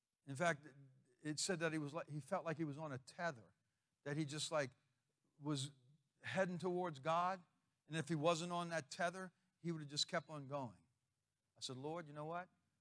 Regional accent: Chalmette, Louisiana, United States; I'm from Chalmette. I'm from Araby. It's like Nazareth. Can anything good come out of Araby? Come on. I'm nobody special. I promise you that. I went to Chalmette High School. I barely passed.

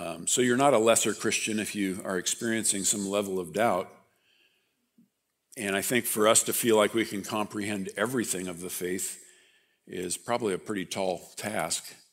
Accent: Oregon, United States; but I grew up in the Willamette Valley, and I picked strawberries and pole beans.

